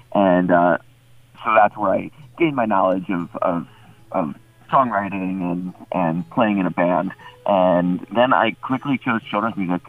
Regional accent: Farmingdale, New York, United States; I grew up in Farmingdale, Long Island, and there was a big music in my house.

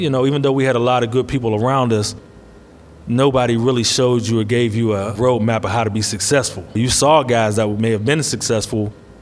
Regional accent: Braddock, Pennsylvania, United States; I was born and raised in Braddock, Pennsylvania. My childhood was decent. When I came up in Braddock, it was just starting to go downhill.

